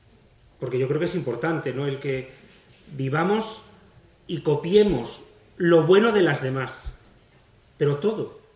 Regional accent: Castile and León, Spain; Somos castellanos y a mucha honra, con nuestras cosas buenas y nuestras cosas malas.

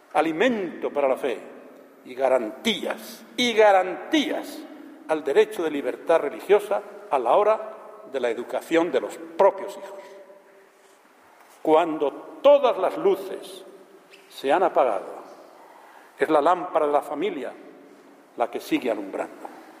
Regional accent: Medina de Rioseco, Castile and León, Spain; Y en mi pueblo, qué caramba, Medina de Río Seco

